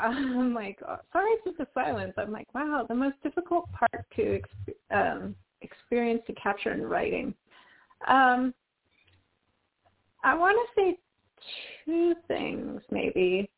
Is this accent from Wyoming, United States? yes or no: yes; Wyoming, United States; also born or lived in Dallas-Fort Worth / Colorado; I grew up in Wyoming. I spent time in the Dallas-Fort Worth area for a few years. You know, I was in Colorado